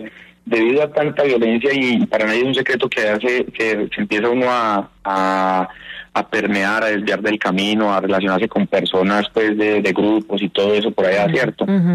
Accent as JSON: {"language": "Spanish", "town": "Medellín", "region": "Antioquia", "country": "Colombia", "tie": "born or raised there", "also_born_or_lived": "Puerto Triunfo", "said": "Yo nací en Puerto Triunfo, Antioquia, ¿cierto? Acá en Medellín, aquí cerca de Medellín. Mi papá nos sacó de ahí porque en ese entonces había mucha violencia en ese pueblo, ¿cierto? Nos trajo a vivir a Medellín, un barrio también muy fuerte, Belén Altavista."}